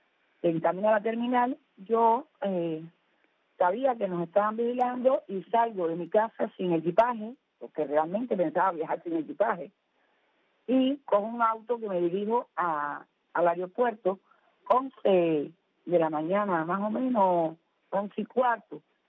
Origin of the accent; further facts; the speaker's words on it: Cuba; no tengo el derecho de circular libremente en mi país